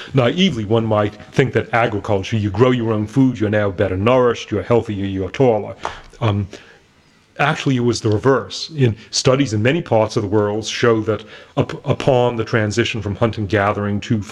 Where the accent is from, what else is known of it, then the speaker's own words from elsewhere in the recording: Boston, Massachusetts, United States; born there; now in Los Angeles, United States; I was born in Boston, I moved to Los Angeles.